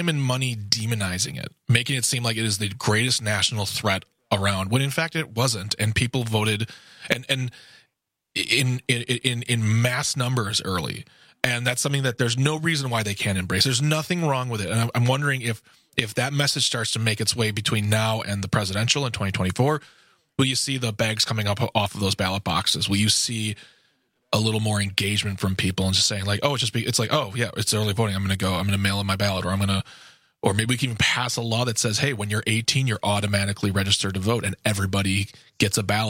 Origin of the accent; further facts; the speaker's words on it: United States; which was just, I mean, insulting as an American citizen to see happen.